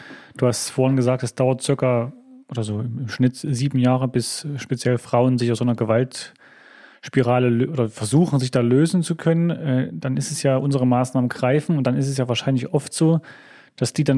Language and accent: German; Thuringia, Germany; ich komme aus Thüringen